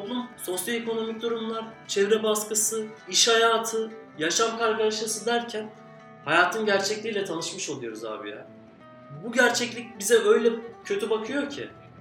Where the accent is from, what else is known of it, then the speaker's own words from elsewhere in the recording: Adana, Turkey; ben Adanalıyım